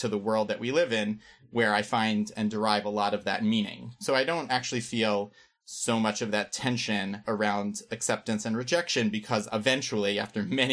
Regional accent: New York, United States; I grew up in New York, so plenty of Jews around

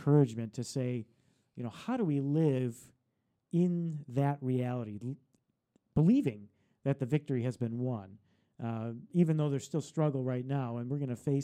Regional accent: United States; because it's often so different from what I know as an American, right?

